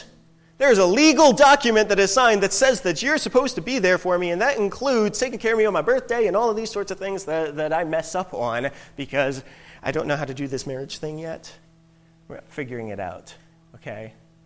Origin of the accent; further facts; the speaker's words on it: Baltimore, Maryland, United States; I'm a city boy. I grew up in Baltimore. I learned how to drive on 95 between Baltimore and Washington, D.C.